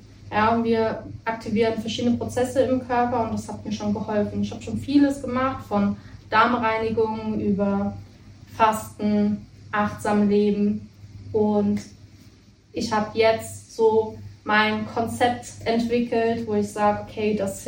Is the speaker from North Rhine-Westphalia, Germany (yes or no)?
no; Worms, Rhineland-Palatinate, Germany; Also, ich komme hier aus Worms